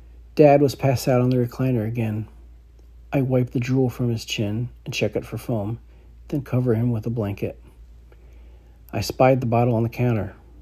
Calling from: Florida, United States; coming from Florida, USA, and I am of Irish descent.

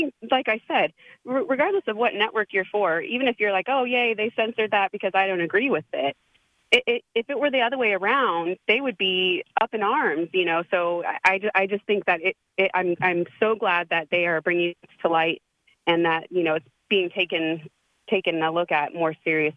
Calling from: Las Vegas, Nevada, United States; I'm in Las Vegas, Nevada, and awesome.

